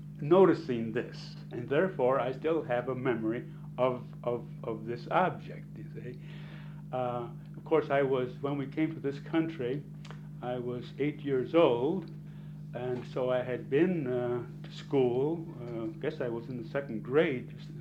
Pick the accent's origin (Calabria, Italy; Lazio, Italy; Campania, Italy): Calabria, Italy; Guardavalle; born there; English is a second language; Well, I was born in Guardavalle, and it was a small town in southern Italy.